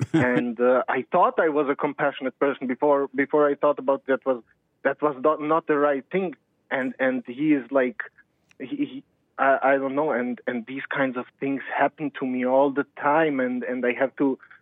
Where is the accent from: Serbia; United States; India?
Serbia; English is a second language; I'm from Serbia.